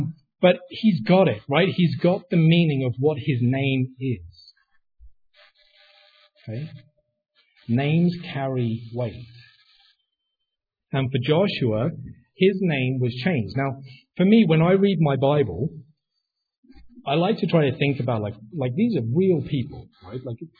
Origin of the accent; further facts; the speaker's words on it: United Kingdom; for me, I couldn't, being British, you know, very dour and sophisticated